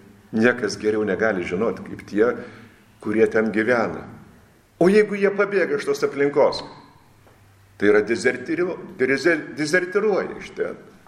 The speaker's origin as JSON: {"language": "Lithuanian", "town": "Utena", "region": "Utena County", "country": "Lithuania", "tie": "born or raised there", "said": "Aš prisimenu, kada dar vaikas būdamas augau Utenoje."}